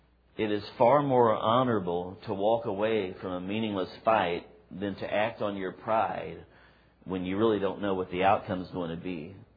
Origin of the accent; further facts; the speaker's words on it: Miami, Florida, United States; born there; I was born in 1956 in Miami